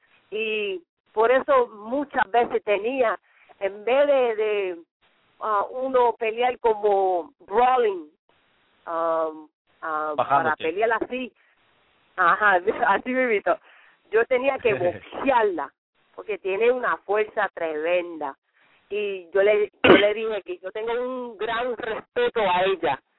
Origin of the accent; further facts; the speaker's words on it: Puerto Rico; Acuérdate, yo soy boricua, y en toda mi carrera nunca he peleado en Puerto Rico.